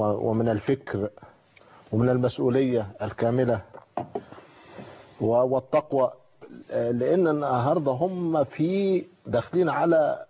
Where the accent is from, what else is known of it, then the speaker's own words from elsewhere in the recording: Egypt; لخدمه بلدنا مصر